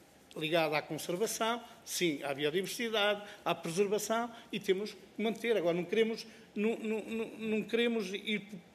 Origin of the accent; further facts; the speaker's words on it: Bragança, Portugal; Toda a zona interior do nosso país fronteira, que vai de Bragança, minha terra, até o Algarve